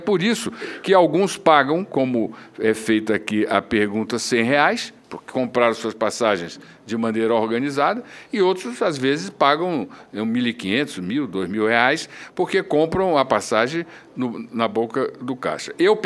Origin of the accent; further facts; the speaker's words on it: Rio de Janeiro, Brazil; eu sou do estado do Rio de Janeiro